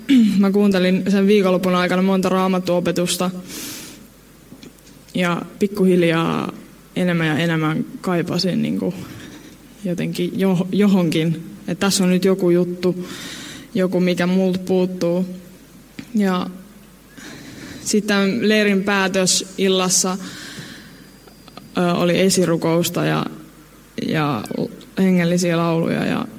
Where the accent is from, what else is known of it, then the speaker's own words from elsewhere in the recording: Helsinki, Uusimaa, Finland; Mä oon syntynyt ihan Suomessa. Äitini on suomalainen. Helsingissä on siis syntynyt ja kasvanut. Mutta isä on libyalainen ja sain häneltä islamilaisen kasvatuksen.